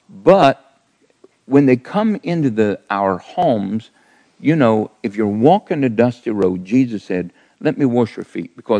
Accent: Bellefontaine, Ohio, United States; also born or lived in Sidney; I'm not from West Virginia. I am born and raised in Ohio. I was born in Sydney, Ohio, raised around Bell Fountain and DeGraff area. And then I moved back to the Botkins area.

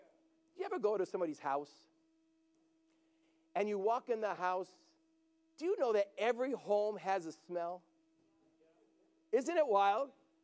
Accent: New England, United States; I'm from New England. My dad was a contractor.

